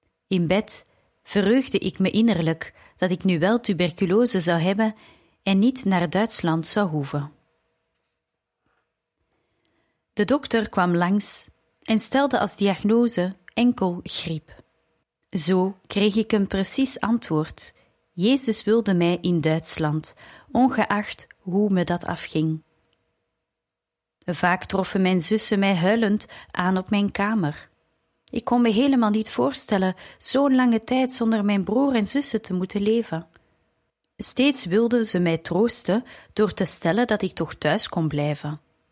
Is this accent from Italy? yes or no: no; India; Dutch is a second language; moved away as an adult; now in Germany; mijn moeder al zo lang wenste dat ik in India als zuster werkzaam kon zijn.